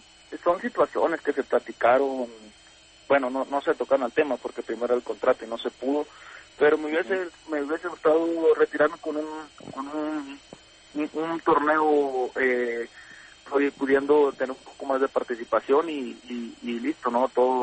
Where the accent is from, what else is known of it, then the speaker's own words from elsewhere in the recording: Sinaloa, Mexico; me ha servido para visitar también a mi pueblo donde soy, Sinaloa